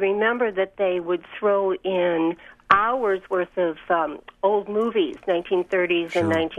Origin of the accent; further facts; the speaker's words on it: Chicago, Illinois, United States; now in Milwaukee, United States; I grew up in Chicago. We had one of the first TVs in 1949.